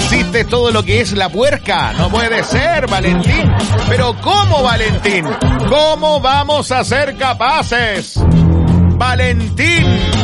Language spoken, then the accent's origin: Spanish; Cauquenes, Maule, Chile; yo soy cauquenino de Cauquenes, de allá vengo yo, soy, de hecho estoy emprestado por aquí, me trajeron para acá.